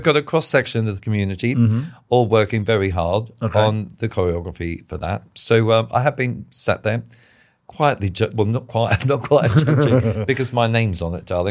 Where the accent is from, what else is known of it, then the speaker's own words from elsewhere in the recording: Ballarat, Victoria, Australia; But I did two shows in my hometown of Ballarat.